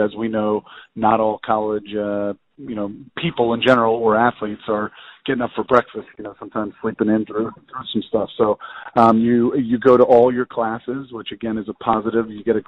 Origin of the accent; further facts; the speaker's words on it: New Jersey, United States; and I'm from Jersey, so we kind of, like to say we get some toughness from Jersey.